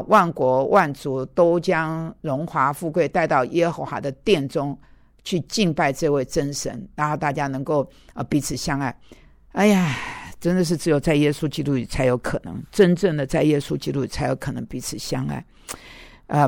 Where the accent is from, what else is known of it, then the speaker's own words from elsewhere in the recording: Taiwan; moved away as an adult; now in United States; 我在美国的时间多过我在台湾的时间因为出生在那里，在那里读书，大学毕业工作四年，好出国，我比较多时间是在美国，不是在台湾。